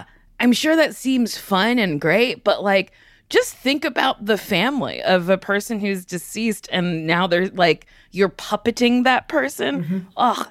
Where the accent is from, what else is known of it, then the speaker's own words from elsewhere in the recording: Middletown, New Jersey, United States; I'm from Middletown, New Jersey